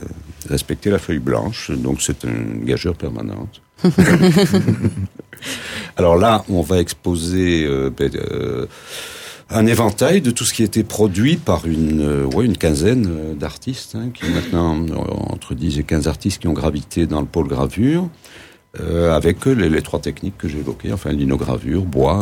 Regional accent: Belgium; je suis belge d'origine.

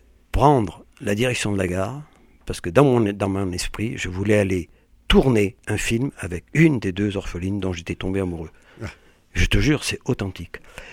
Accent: Occitanie, France; born there; Ah, moi, je suis né dans le Lot.

